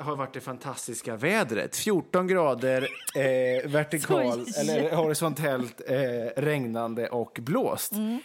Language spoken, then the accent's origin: Swedish; Vegby, Västra Götaland County, Sweden; Nu sitter vi ju till exempel i Vegby då, där jag är uppvuxen i mina föräldrars hus.